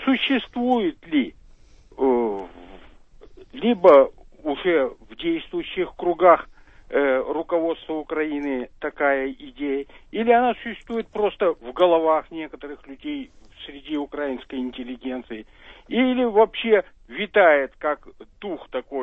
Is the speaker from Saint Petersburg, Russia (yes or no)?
yes; Saint Petersburg, Russia; я из Петербурга.